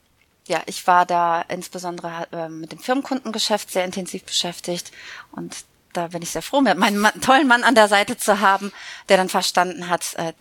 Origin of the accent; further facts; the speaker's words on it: Münster, North Rhine-Westphalia, Germany; born there; now in Cologne, Germany; Genau, in Köln verortet, aber gebürtige Münsteranerin.